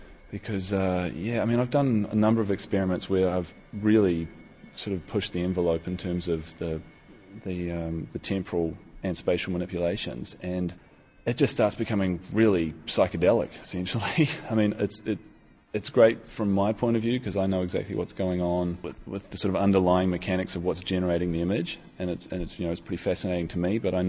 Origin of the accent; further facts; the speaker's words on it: Auckland, New Zealand; now in Melbourne, Australia; Well, I'm actually born in New Zealand and raised in Auckland, but now officially an Australian artist